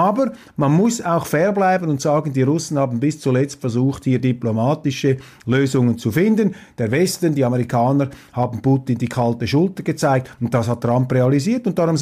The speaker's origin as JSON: {"language": "German", "country": "Switzerland", "said": "Als Schweizer sind wir da etwas in Sicherheit, in relativer Sicherheit"}